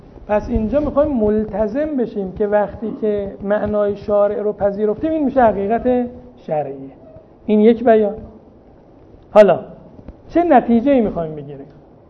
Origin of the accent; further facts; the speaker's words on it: Shiraz, Fars, Iran; اگر چه همین اصطلاحات در شهر ما شیراز مجاز ممکنه بشه.